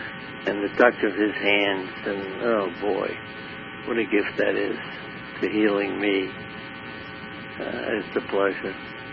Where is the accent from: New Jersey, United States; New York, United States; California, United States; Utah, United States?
New York, United States; Brooklyn; And I grew up in Brooklyn, New York.